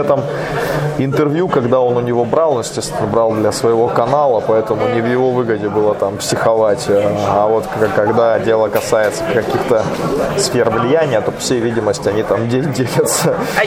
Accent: Chelyabinsk, Chelyabinsk Oblast, Russia; а я, собственно, из Челябинска

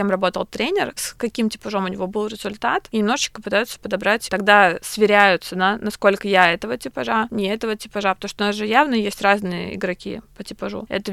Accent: Minsk, Belarus; Антон знаю хорошо, мы росли тоже вместе в Минске.

